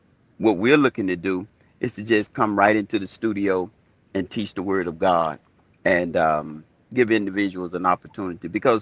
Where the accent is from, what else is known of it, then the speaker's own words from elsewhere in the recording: Memphis, Tennessee, United States; now in Bartlett, United States; I'm from Memphis, Tennessee, born and reared, raised, or what have you. But I'm from Memphis, Tennessee, and I went to school, went to the military, came back, and this is where I make my home.